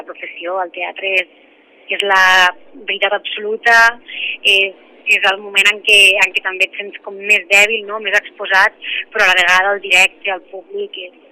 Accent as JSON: {"language": "Catalan", "town": "Miravet", "region": "Catalonia", "country": "Spain", "said": "jo soc de Miravet, jo vaig a Miravet"}